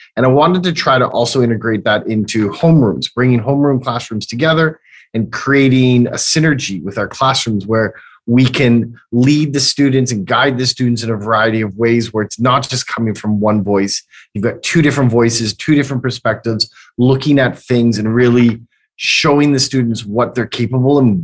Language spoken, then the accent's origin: English; Canada; now in Guangzhou, China; I'm from Canada, born and raised and educated.